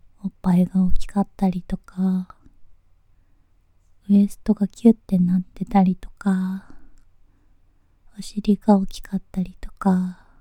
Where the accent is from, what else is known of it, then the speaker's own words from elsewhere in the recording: Tokyo, Japan; 東京都出身です。